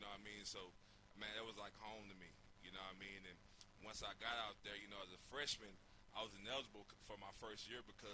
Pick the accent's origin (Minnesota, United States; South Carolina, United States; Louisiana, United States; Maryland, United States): Louisiana, United States; Shreveport; Coming out of high school, you know, I was from Shreveport, Louisiana. You know, ended up going to a country town, man.